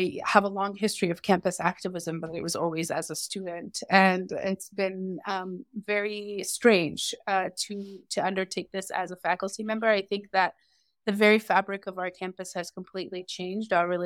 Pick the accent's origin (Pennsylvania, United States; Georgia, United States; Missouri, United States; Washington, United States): Missouri, United States; you know, I wore hijab growing up in Missouri